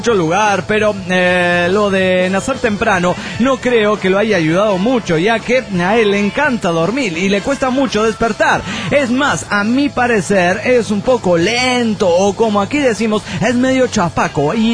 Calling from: Zacatecas, Mexico; de Zacatecas, México.

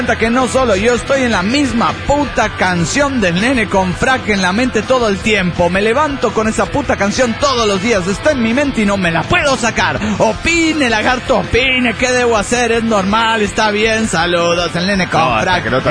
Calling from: Zapopan, Jalisco, Mexico; de Zapopan, Jalisco, México.

